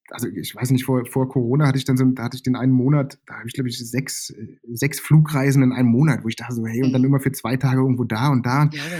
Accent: Berlin, Germany; Groß geworden bin ich im Westen von Berlin

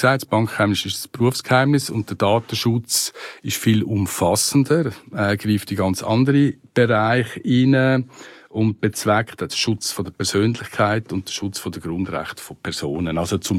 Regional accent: Switzerland; also wenn ich ein Konto habe als Schweizer Bürger in Deutschland, in Frankreich, in Italien

